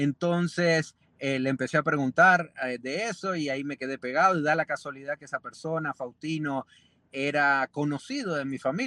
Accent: Concordia, Entre Ríos, Argentina; Nosotros tenemos un pequeño campito, una estancia en Concordia, Entre Ríos, Argentina, que es de ahí de donde soy yo.

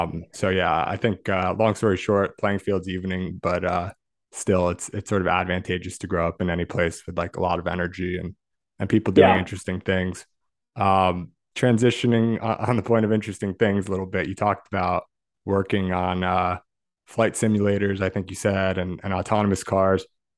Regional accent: United States; good for people, like us born in the US

